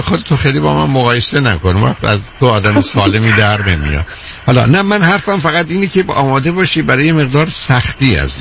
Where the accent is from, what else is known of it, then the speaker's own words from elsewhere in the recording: Iran; moved away; من به عنوان یه ایرانی ازش خوشحال نیستم، هرچند کسی هستم که بعد از این همه یا بیشتر عمرمو که خارج بودم